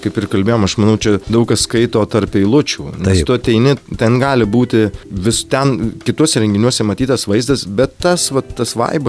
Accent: Alytus, Alytus County, Lithuania; Sakydamas, kad gal ne visai esu Alytiškis, turiu omeny, kad gal labiau esu pasaulio būtent Alytiškis, kur būna ir ten, ir ten, ir ten.

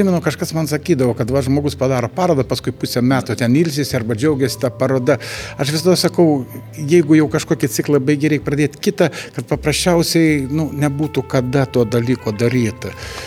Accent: Klaipėda, Klaipėda County, Lithuania; Taip, aš žemaitis esu.

